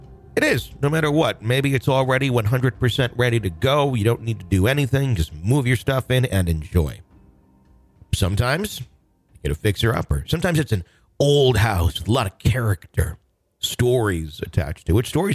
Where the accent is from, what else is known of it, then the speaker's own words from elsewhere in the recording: Lowell, Massachusetts, United States; I grew up in Lowell, Massachusetts, which was an unfortunate victim of the crack and heroin epidemics and left many people homeless and committing petty crimes, such as burglary and trespassing.